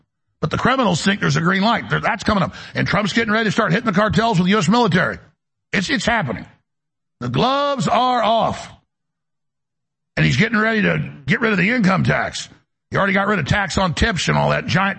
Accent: Dallas, Texas, United States; You know, I grew up in Dallas where a lot of black folks were great, but there was a percentage that did not like white people.

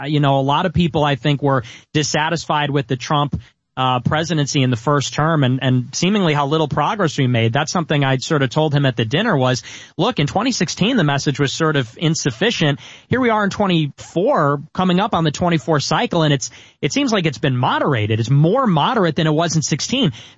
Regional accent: Chicago, Illinois, United States; I'm a Christian. I'm from Chicago. I was born in 1998.

